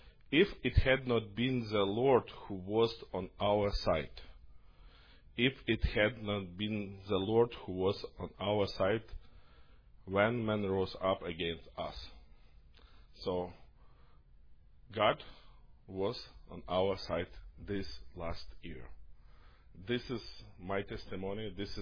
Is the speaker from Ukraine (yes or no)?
yes; Ukraine; English is a second language; Good evening, we are from Ukraine. I just want to read some passages from Bible. I'm sorry about my English, I hope you understand me.